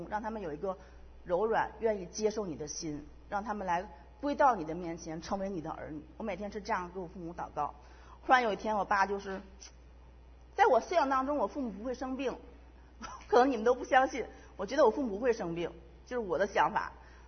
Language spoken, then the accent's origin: Chinese; Tianjin, China; 把我生在市里，没有生在乡下。然后呢，我是在天津长，土生土长的天津人。